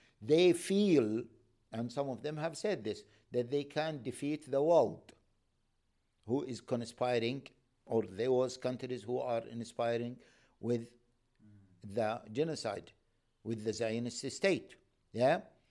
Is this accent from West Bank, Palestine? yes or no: no; Gaza, Gaza Strip, Palestine; And don't forget that I am from Gaza.